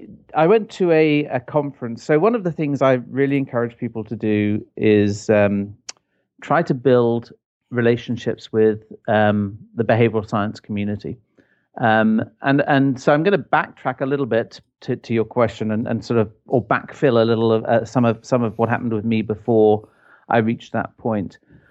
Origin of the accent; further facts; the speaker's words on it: Ireland; I grew up in Ireland and support the Irish national team